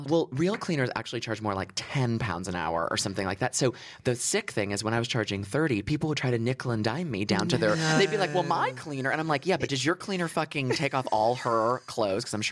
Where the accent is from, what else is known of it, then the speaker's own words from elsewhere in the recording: United States; now in London, United Kingdom; Obviously, I'm American here, living in London in the UK